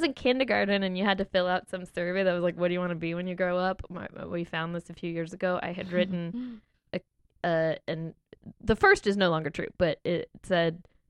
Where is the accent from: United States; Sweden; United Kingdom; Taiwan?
United States; Indiana; But we, it doesn't mean we're not Hoosiers. We are. We're from Indiana.